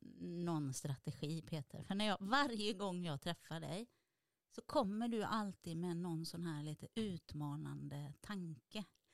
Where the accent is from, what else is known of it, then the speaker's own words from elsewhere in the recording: West Coast, Sweden; som svensk på västkusten känner jag bara wow, vad kul